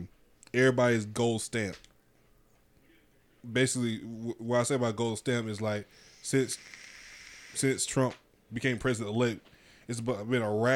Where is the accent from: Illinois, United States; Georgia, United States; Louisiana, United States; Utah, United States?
Georgia, United States; Warner Robins; I'm born and raised in Georgia. 1983, Warner Robins, Georgia. KKK was literally 10 minutes from my house.